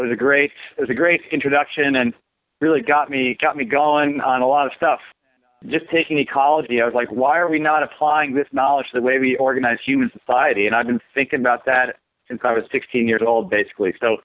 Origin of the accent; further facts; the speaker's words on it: Connecticut, United States; I grew up in Connecticut and driving into New York City with my parents